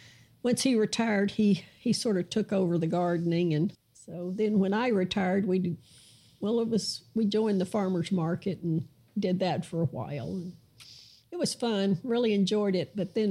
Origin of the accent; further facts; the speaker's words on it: Arkansas, United States; I grew up in Arkansas, so sometimes my accent comes through.